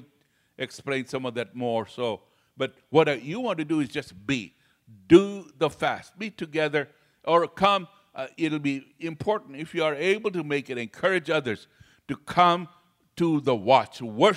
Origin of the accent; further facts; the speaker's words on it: Kenya; You know, I was raised up in Kenya, Africa, and then I saw the things, and I said, whoa.